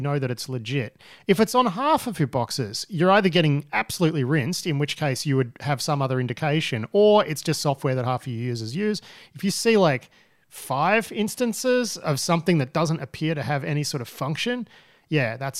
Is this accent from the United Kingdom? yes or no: no; Melbourne, Victoria, Australia; I grew up in Melbourne and the main river that runs through Melbourne is the Yara.